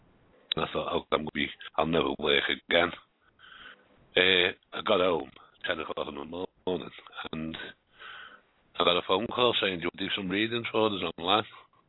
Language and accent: English; Liverpool, North West England, United Kingdom; born there; I was born in Liverpool a long time ago, born in Toxteth.